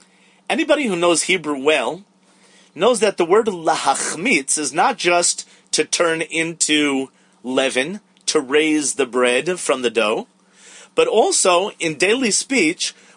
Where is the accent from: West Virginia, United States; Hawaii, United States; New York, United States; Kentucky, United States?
New York, United States; Riverdale; now in Israel; I remember in my shul in Chutz La'aretz, where I was growing up in Riverdale